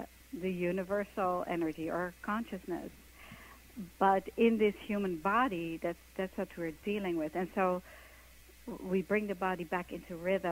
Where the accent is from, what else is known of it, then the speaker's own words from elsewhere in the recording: Netherlands; English is a second language; now in New York, United States; I came from Holland to New York to be a dancer, and I got myself into this company